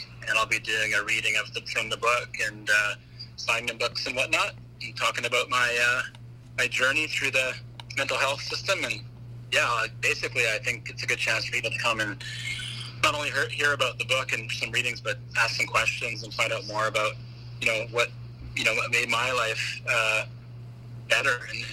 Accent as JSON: {"language": "English", "town": "Powell River", "region": "British Columbia", "country": "Canada", "tie": "born or raised there", "said": "Yeah, I grew up in Powell River."}